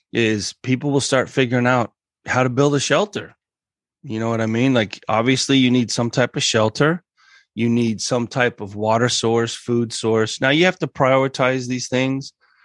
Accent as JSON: {"language": "English", "region": "Colorado", "country": "United States", "tie": "born or raised there", "said": "Just growing up in Colorado helped a lot."}